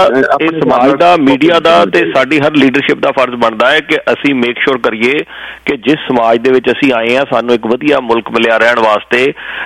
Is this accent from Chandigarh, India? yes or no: yes; Chandigarh, India; born there; also born or lived in Jalandhar; ਮੇਰਾ ਜਨਮ ਚੰਡੀਗੜ੍ਹ ਦਾ, ਲੇਕਿਨ ਸਾਡਾ ਪਿੰਡ ਤੋਂ ਹੁਸ਼ਿਆਰ, ਹਾਂਜੀ ਸਾਡਾ ਪਿੰਡ ਸਿਮਰਨ ਜੀ ਹੁਸ਼ਿਆਰਪੁਰ ਜ਼ਿਲ੍ਹੇ 'ਚ ਹੈ